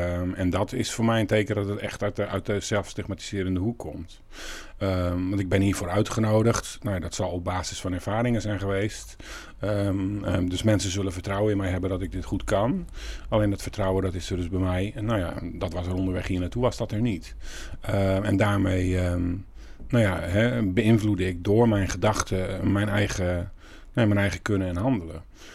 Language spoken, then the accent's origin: Dutch; northern Netherlands, Netherlands; ik heb 2 uur gereden om hier te komen, want ik kom uit het Hoge Noorden.